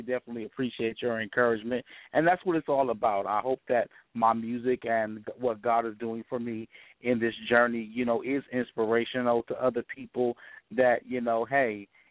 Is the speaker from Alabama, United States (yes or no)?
no; Toledo, Ohio, United States; I'm originally from Toledo, Ohio, and that's where I am regionally now.